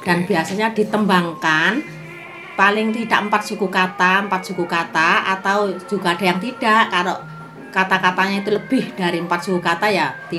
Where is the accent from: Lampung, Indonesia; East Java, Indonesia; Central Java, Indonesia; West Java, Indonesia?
East Java, Indonesia; Banyulegi; Asal saya dari Desa Banyulegi, Kecamatan Daur Blandong, Kabupaten Mojokerto, Jawa Timur.